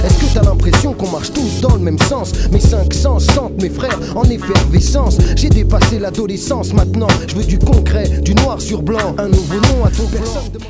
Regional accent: Hauts-de-France, France; Je suis originaire de la Somme.

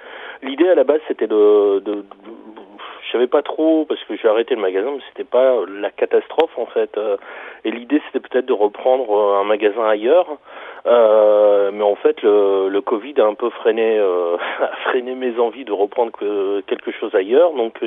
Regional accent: Avion, Hauts-de-France, France; Moi, je suis originaire d'Avion.

